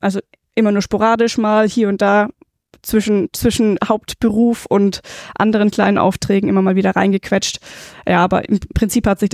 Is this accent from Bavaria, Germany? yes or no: yes; Schweinfurt, Bavaria, Germany; Ich komme aus Schweinfurt.